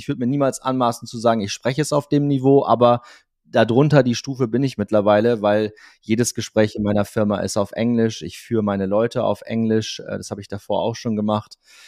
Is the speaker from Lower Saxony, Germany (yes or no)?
yes; Cloppenburg, Lower Saxony, Germany; wo ich auch groß geworden bin in Kloppenburg. Meine Eltern sind dann vor vielen, vielen Jahren umgezogen.